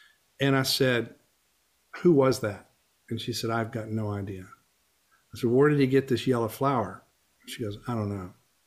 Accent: Midland, Texas, United States; I grew up out in Midland, Texas

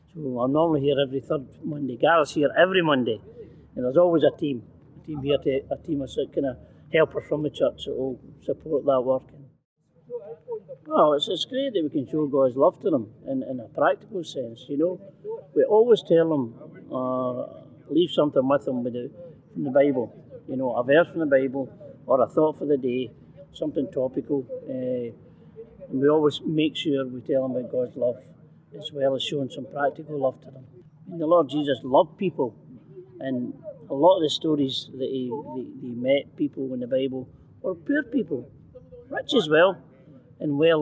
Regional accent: Glasgow, Scotland, United Kingdom; now in Perth, United Kingdom; from Glasgow originally, but I've been around Scotland for a wee while, different places with different jobs, my wife and family, but I'm settled in Perth now. I'm retired

